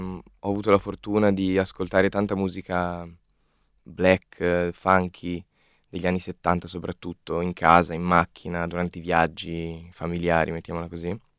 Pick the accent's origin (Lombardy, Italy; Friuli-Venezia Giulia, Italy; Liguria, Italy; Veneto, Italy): Lombardy, Italy; Milan; milanese doc, con fortunatamente delle origini campane.